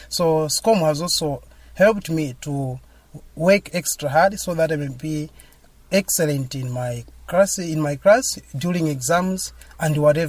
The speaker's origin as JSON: {"language": "English", "region": "Southern Region", "country": "Malawi", "lives_now": "Blantyre, Malawi", "said": "I'm from Chirazu, but currently I'm staying in Blantyre for studies."}